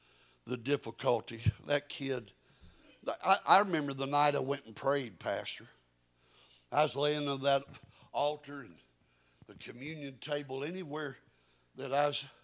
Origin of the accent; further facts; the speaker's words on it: Channelview, Texas, United States; did I mention to you that I was raised in Channelview, Texas?